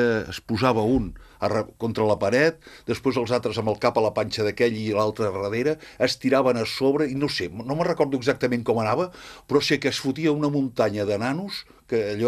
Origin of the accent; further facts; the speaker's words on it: Martorell, Catalonia, Spain; on vaig néixer era a les afores de Martorell, per dir-ho manera, en aquells moments. Vaig néixer al Camí Vell. Bueno, el que ara és el Camí Vell de Sant Esteve, que abans era 18 de julio